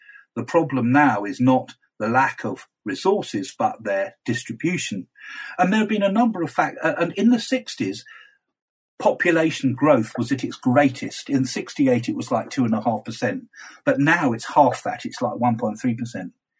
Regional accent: United Kingdom; Now, maybe it's because I'm British.

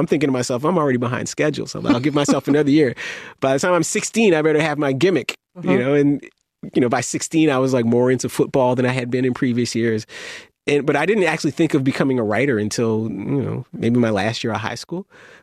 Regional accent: Mississauga, Ontario, Canada; you asked me where I grew up, Mississauga, right next to Toronto.

